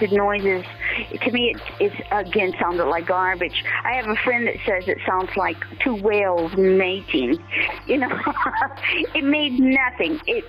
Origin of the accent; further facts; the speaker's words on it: Buffalo, New York, United States; I'm from Buffalo, New York.